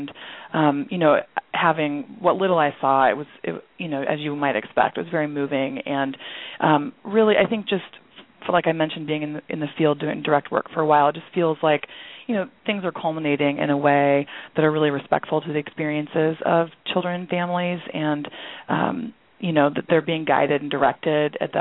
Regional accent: Portland, Oregon, United States; And I'm from Portland, Oregon, in Multnomah County

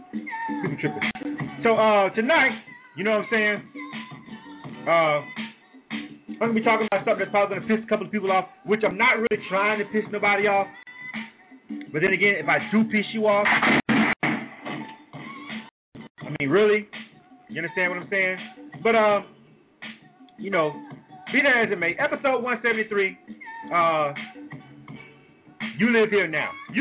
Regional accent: United States; I'm an American, by the way. I don't know if you knew that. Because I'm black doesn't mean I'm not an American.

